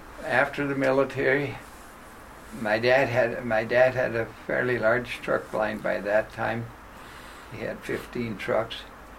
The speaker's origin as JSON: {"language": "English", "town": "Owatonna", "region": "Minnesota", "country": "United States", "tie": "born or raised there", "said": "this was Owatonna, my hometown, and got a job teaching in my home high school."}